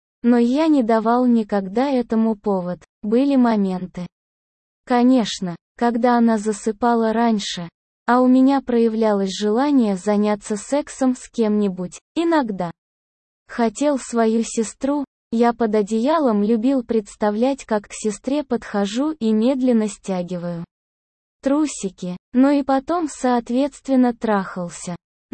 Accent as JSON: {"language": "Russian", "region": "Kyiv", "country": "Ukraine", "tie": "born or raised there", "moved": "as an adult", "lives_now": "Russia", "said": "а сами мы родом с Украины, с Киева. В общем, мы оба повзрослели и разъехались кто куда хотел. Уехал я в 22 года и живу по сей день."}